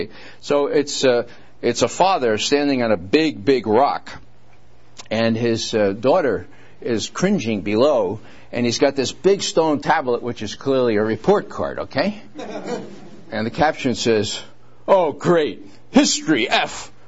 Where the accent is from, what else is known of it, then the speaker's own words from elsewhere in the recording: Bronx, New York, United States; Where I grew up in the Bronx, anger was sort of frowned upon, you know.